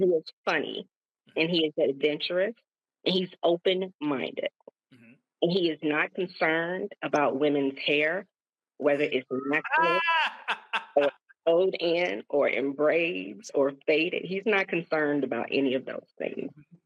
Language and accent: English; the South, United States; You know, I grew up in the South, and I am big 52